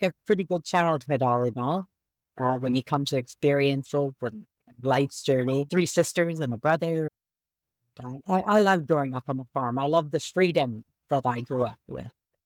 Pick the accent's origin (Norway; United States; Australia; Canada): Canada; I am Canadian, so I do speak in provinces.